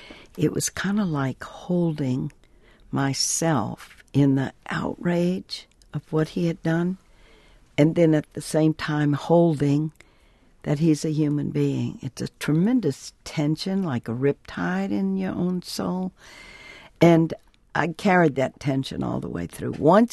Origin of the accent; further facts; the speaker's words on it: Louisiana, United States; Spiritual rigors? I'm Cajun. I come from Louisiana.